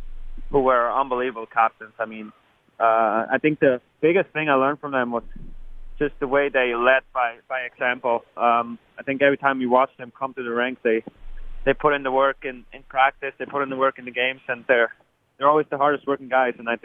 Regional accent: Bern, Switzerland; I grew up in Bern, and I used to watch my hometown team

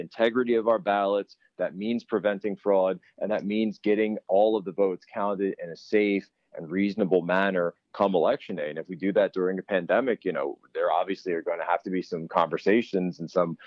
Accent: Pennsylvania, United States; Now, other states, my home state of Pennsylvania held their primary.

